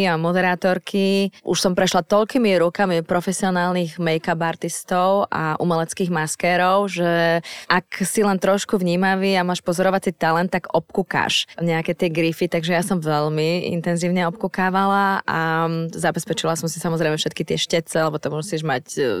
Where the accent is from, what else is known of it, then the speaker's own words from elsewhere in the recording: Bratislava, Bratislava Region, Slovakia; Som rodená Bratislavčanka, najmä divadelná herečka